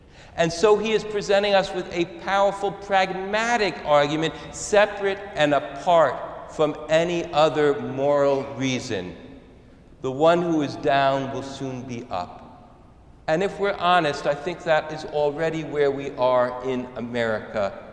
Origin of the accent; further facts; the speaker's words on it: United States; And I think it reminds us that as an American, we can look at public policy in a great many ways